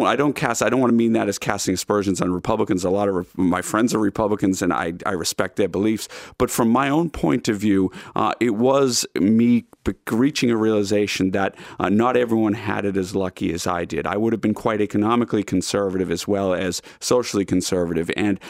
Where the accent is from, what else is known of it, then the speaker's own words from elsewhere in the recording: Boston, Massachusetts, United States; as a Bostonian, we tend to be kind of parochial.